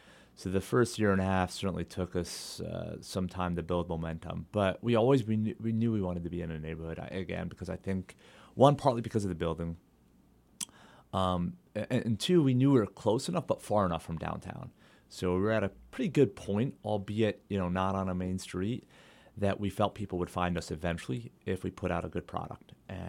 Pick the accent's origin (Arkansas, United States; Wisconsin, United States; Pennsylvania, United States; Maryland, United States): Pennsylvania, United States; So originally from the Lehigh Valley, and always used to, when I come back from New York, visit J.P. O'Malley's